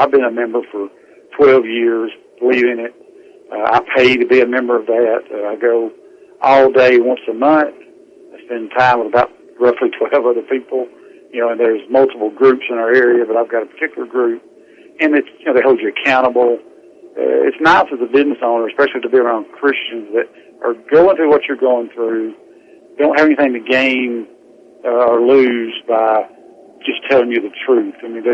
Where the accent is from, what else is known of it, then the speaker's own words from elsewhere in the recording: the South, United States; because I'm from the South.